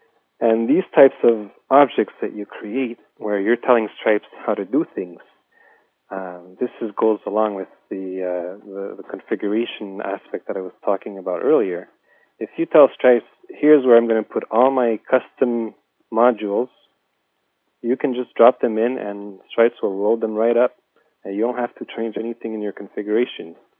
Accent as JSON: {"language": "English", "town": "Montreal", "region": "Quebec", "country": "Canada", "said": "since I'm from Montreal, Canada"}